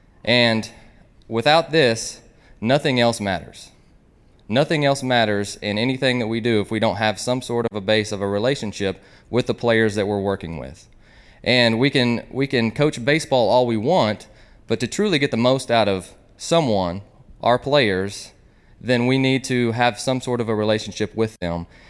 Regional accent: Tulsa, Oklahoma, United States; I'm from Union High School in Tulsa, Oklahoma

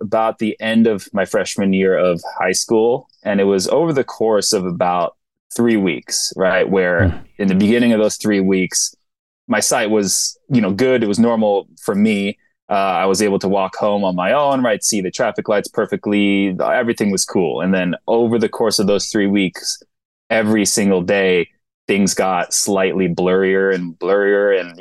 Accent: New York City, New York, United States; So I grew up in New York City.

